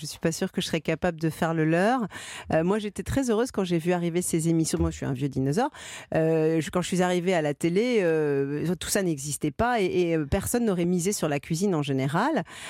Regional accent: France; bien qu'étant née française

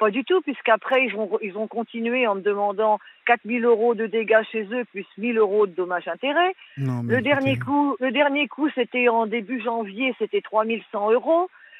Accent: Conches, France; born there; Moi, bon, je suis née à Conches

